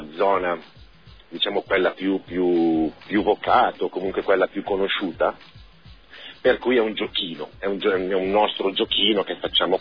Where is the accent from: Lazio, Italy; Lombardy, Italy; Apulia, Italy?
Lombardy, Italy; Poggio Rusco; Nato a Poggio Rusco, per cui noi siamo, i vigneti sono a Poggio Rusco, noi siamo di Poggio Rusco